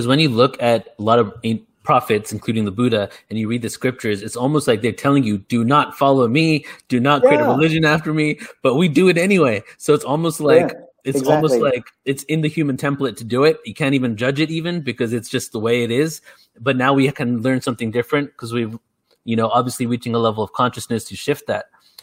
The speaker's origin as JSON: {"language": "English", "region": "England", "country": "United Kingdom", "tie": "born there", "said": "I was raised Hindu, I was born in England, and I celebrated Christmas every year"}